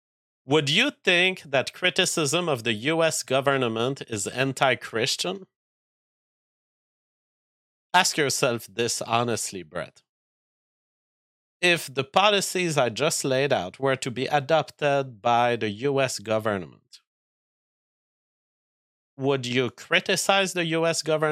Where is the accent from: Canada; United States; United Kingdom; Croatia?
Canada; And I'm a Canadian, and I think it's in line with Canadian law.